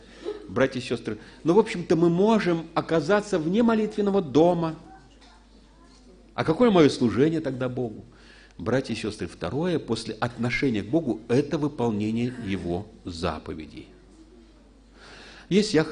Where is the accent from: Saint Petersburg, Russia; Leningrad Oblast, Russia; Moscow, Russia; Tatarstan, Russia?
Saint Petersburg, Russia; Я из Ленинграда в прошлом, это сейчас он Петербург.